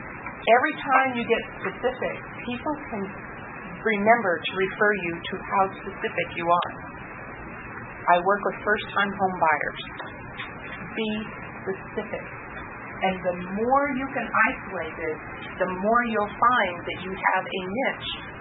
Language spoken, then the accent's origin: English; San Ramon, California, United States; Like coming here and speaking to a group of realtors when I'm from San Ramon and I'm supposed to be in Oakland